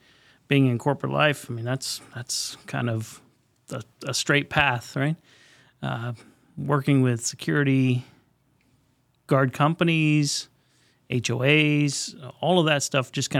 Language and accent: English; Miami, Florida, United States; But I grew up in Florida, Miami, big time water sports, every water sport known to man I did. So it was great growing up that way.